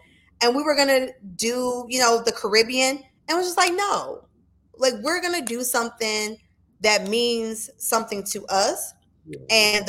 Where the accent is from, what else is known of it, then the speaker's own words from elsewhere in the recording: Buffalo, New York, United States; He's from Chicago. I'm from Buffalo.